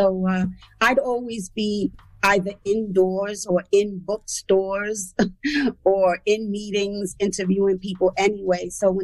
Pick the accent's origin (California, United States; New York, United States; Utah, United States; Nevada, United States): New York, United States; The Bronx; And for the first part of my life, I grew up in the Bronx. First, I was on Crows Avenue in a house, and my parents divorced, and I was in the projects in Throgs Neck.